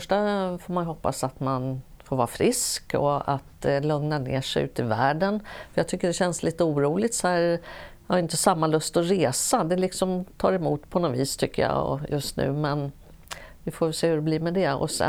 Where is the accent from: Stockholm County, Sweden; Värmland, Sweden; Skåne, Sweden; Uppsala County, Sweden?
Stockholm County, Sweden; Stockholm; Jag växte upp på Kungsholmen och hade en jättefördel av att jag hade både farmor och farfar och mormor och morfar i samma kvarter.